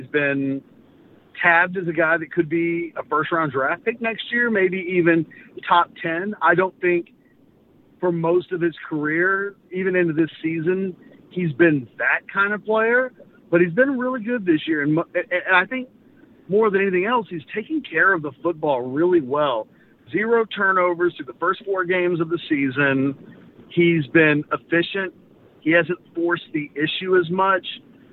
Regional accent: Waco, Texas, United States; born there; I was born in Waco, but I won't miss Waco nearly as much as I miss Lawrence.

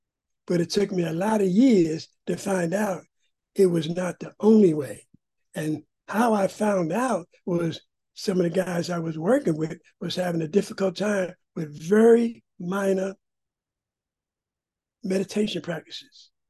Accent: Puerto Rico; I was raised in Catholicism. Most Puerto Rican families are. We're very poor.

